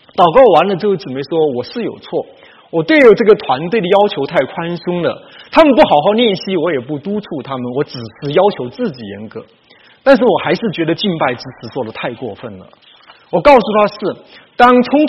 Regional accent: China; 西方人比我们中国人更习惯或者说更擅长对事不对人

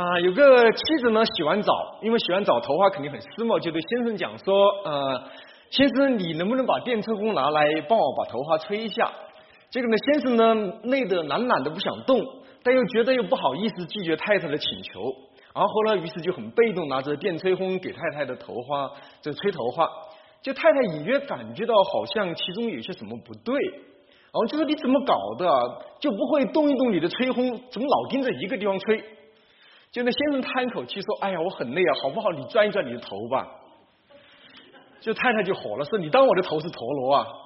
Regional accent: China; 我们中国人真的是来到你面前来认罪悔改

